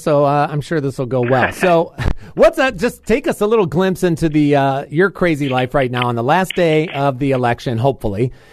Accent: Chicago, Illinois, United States; So that's me being a Chicagoan, voting a couple hundred times every 2 years.

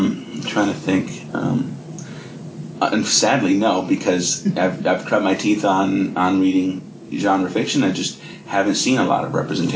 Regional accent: Miami, Florida, United States; first language Spanish; English is a second language; Well, I'm Cuban-American. I was born in Florida, grew up in Miami, in and out of the Little Havana area. So my first language was Spanish, started kindergarten not speaking a word of English

